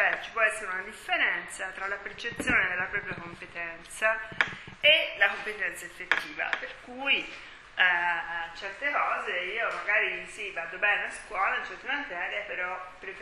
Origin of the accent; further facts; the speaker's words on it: Florence, Tuscany, Italy; Per cui io sono di Firenze e c'è questa cosa che ce l'abbiamo con i pisani